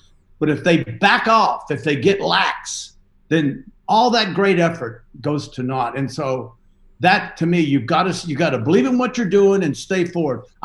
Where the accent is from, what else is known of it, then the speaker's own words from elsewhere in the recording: the South, United States; I guess it's because I'm from the South.